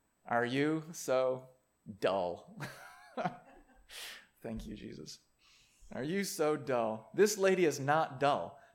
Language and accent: English; United States; You know, being American, being especially white Americans, I mean, for once, that is not like our ticket to privilege.